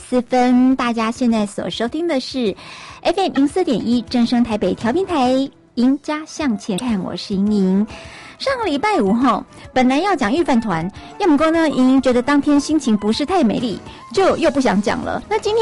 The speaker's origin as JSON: {"language": "Chinese", "country": "Taiwan", "said": "第一个，我们台湾人吃本丸哦，爱修哎，对不？"}